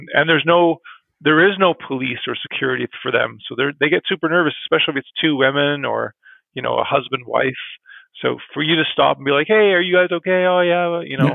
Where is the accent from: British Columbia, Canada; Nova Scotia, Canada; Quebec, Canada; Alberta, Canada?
Nova Scotia, Canada; also born or lived in Ontario; I came from Nova Scotia, so that's, we're from the east.